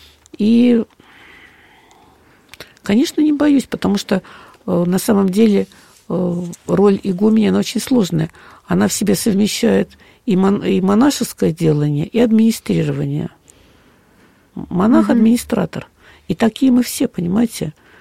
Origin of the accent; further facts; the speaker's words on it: Moscow, Russia; Хотя сама я москвичка.